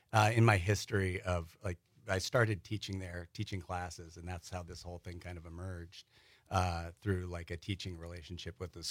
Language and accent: English; Brooklyn, New York, United States; now in Wisconsin, United States; I'm an implant. I came here from Brooklyn. My wife is from Wisconsin.